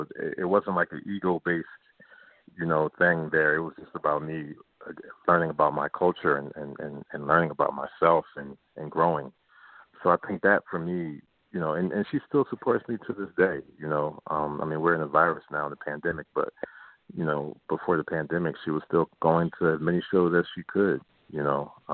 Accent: Philadelphia, Pennsylvania, United States; But you know, I grew up in East Oak Lane, and it was a great, it was a very diverse neighborhood.

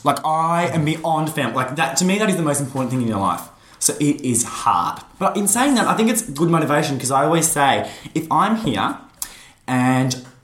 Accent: Victoria, Australia; I grew up outside of Melbourne in a small town, and I was always restricted.

